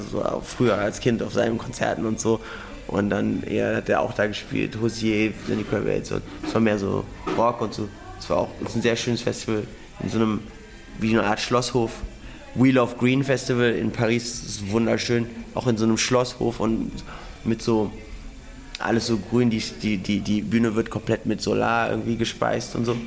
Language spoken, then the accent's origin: German; Germany; ich bin in Deutschland groß geworden, ich war Messdiener, ich bin in einem sehr christlichen Dorf groß geworden